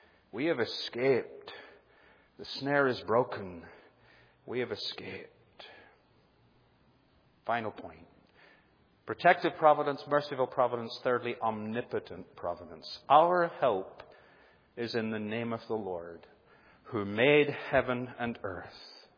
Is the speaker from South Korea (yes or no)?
no; United Kingdom; moved away as an adult; now in United States; And as a Brit that comes over to the U.S. and takes on citizenship, and now I can say my fellow Americans